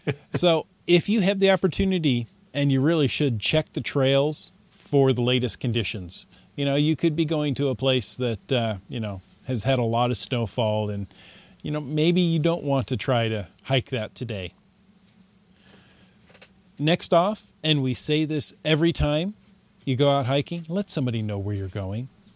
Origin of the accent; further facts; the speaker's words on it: Midwest, United States; one of the things I learned growing up in the Midwest, good socks and shoes, if you keep your feet warm and dry, the rest of you follows.